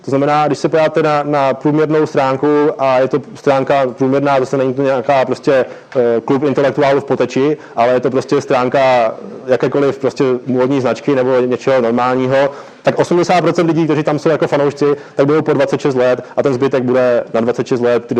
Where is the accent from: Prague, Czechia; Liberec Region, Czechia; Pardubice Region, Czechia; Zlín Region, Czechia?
Zlín Region, Czechia; Vsetín; prezentaci města Vsetína, odkud pocházím